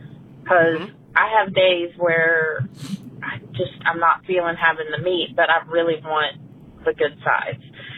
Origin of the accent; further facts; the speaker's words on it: Dallas, Texas, United States; I'm from Dallas.